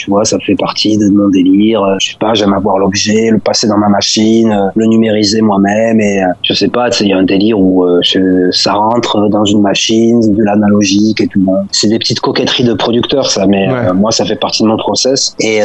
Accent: Toulouse, Occitanie, France; moved away as an adult; also born or lived in Strasbourg; je suis parti de Toulouse, moi je suis toulousain, donc au départ, et je suis parti de Toulouse à la vingtaine pour suivre une nana, évidemment, et du coup, je suis parti en Strasbourg dans un premier temps

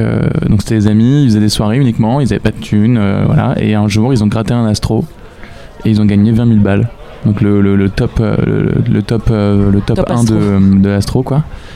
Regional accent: Paris, Île-de-France, France; du fait qu'on vient de Paris en vrai

